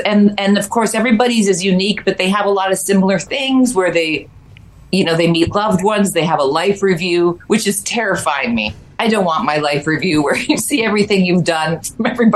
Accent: Canada; look, I'm Canadian, so I don't have a dog in the race

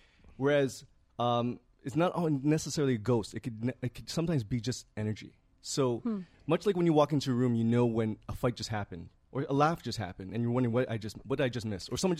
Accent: Toronto, Ontario, Canada; Within Toronto, guess where I'm from?

